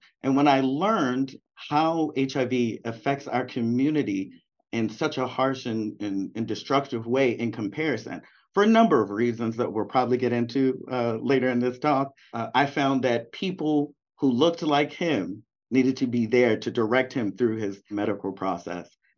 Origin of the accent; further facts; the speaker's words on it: Baltimore, Maryland, United States; I'm Black American. So, you know, my lineage goes back to the slave trade in the United States. My folk have been here for a long time. I grew up in Baltimore, Maryland